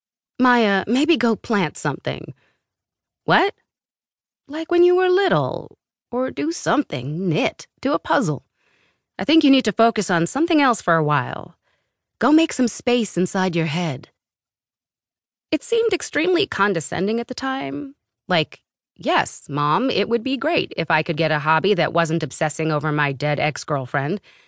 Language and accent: English; New York City, New York, United States; I grew up on the Upper East Side in a townhouse they've owned for 30 years.